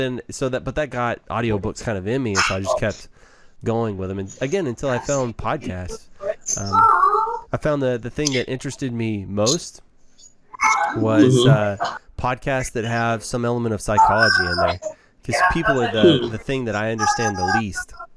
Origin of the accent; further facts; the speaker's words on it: Hewitt, Texas, United States; now in College Station, United States; So I grew up in Waco. I actually grew up in Hewitt, just south of Waco.